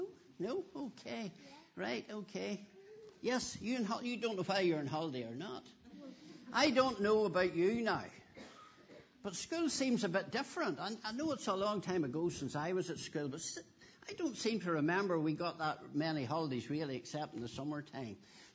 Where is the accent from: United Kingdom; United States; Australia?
United Kingdom; Kilkeel, Northern Ireland; But they knew I came from the Kilkeel area, so they said, you come and teach the children about fishing.